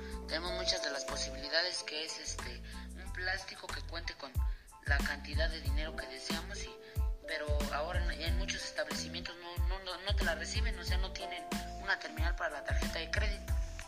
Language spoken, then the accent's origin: Spanish; Mexico; nosotros como mexicanos llegamos a un momento en el que retiras tu tarjeta de crédito